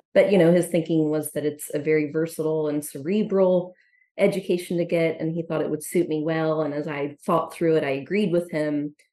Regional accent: New Jersey, United States; now in Delaware, United States; I grew up in Southern New Jersey.

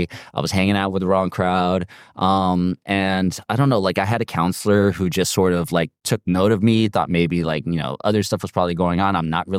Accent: California, United States; Essentially pretty much all from Southern California, although I moved around a lot. I was from Long Beach, San Pedro, Torrance, Chula Vista, Imperial Beach, San Isidro.

